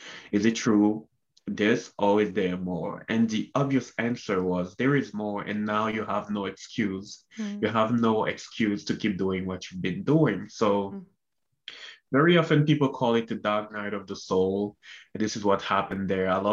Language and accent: English; Cameroon; born or raised there; moved away as an adult